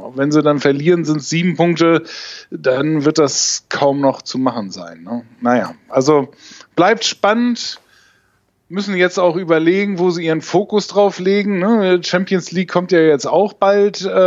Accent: Bremen, Germany; als Bremer

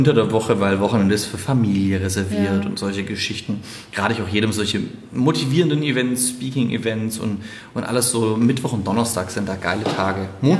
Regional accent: Stuttgart, Baden-Württemberg, Germany; Dann nach Stuttgart, in meine Heimatstadt.

